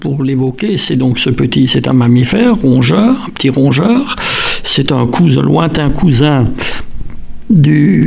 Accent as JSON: {"language": "French", "region": "Grand Est", "country": "France", "said": "Et cet animal est chez nous, en Alsace"}